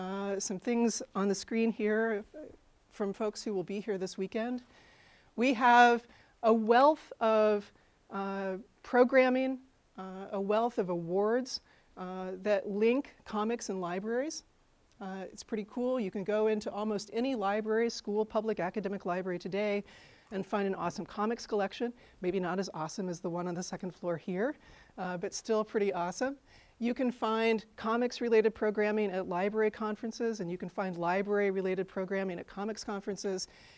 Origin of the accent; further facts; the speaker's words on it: Indiana, United States; now in Urbana, United States; But that is my hometown. You can see it in that photo, not very big.